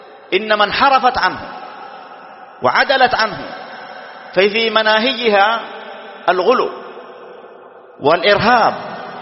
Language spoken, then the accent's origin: Arabic; Saudi Arabia; في بلادنا المملكة العربية السعودية